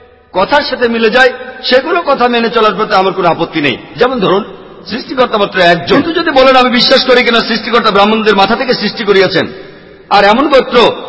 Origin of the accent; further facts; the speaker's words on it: India; ভৌগোলিকভাবে আমি একজন ইন্ডিয়ান, ভৌগোলিকভাবে আমি একজন হিন্দু